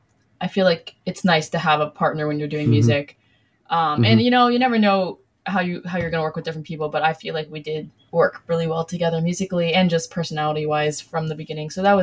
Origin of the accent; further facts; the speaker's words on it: Downingtown, Pennsylvania, United States; I'm from outside of Philadelphia. So specifically Downingtown, Chester County, PA. I grew up over here and always loved doing music.